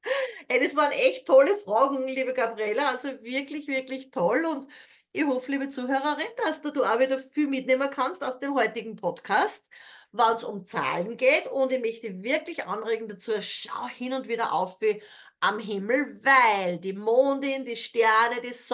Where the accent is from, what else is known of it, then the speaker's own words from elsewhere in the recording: Austria; Ich bin ja auch in Österreich aufgewachsen.